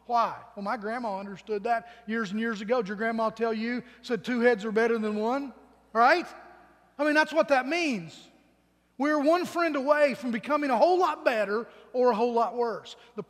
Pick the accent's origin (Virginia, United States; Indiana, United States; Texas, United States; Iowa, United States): Virginia, United States; Back when I was just a young kid growing up in Virginia, when I was 10, 11, 12 years old, there was a family in our community that kind of befriended me.